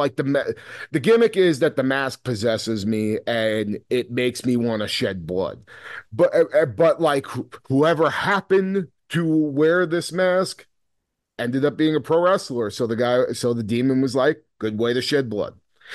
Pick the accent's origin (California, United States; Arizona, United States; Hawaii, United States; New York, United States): Arizona, United States; No, so I'm from Arizona.